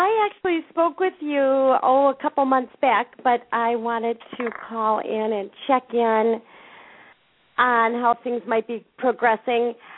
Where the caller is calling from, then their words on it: Minnesota, United States; Hi, I'm calling from Minnesota.